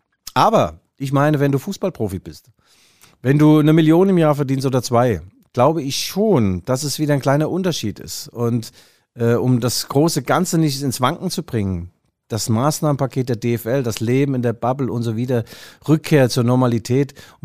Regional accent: Mainz, Rhineland-Palatinate, Germany; ich komme aus Mainz, bin Mainzer.

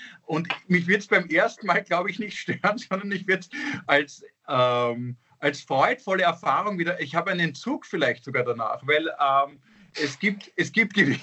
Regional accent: Austria; ich bin auch Österreicher, wir gewinnen auch manchmal.

